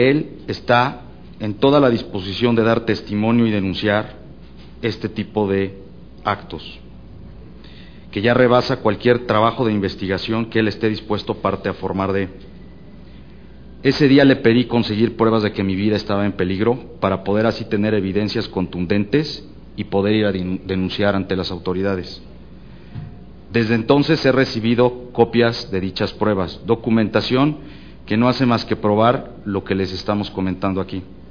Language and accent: Spanish; Mexico; Yo soy un mexicano como muchos que estamos trabajando todos los días pensando en nuestras familias.